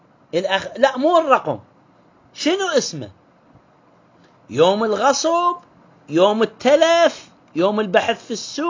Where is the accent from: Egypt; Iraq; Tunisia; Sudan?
Iraq; Karbala, Karbala Governorate; ما موجود عندنا في كربلاء ولا في الأقضية والنواحي القريبة